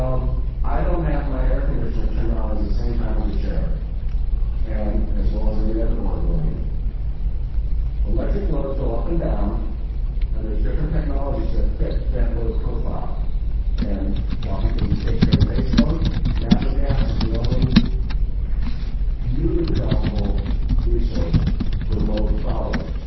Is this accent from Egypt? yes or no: no; California, United States; I'm from California, and I know we have yet had in this part of the deregulation scene in California.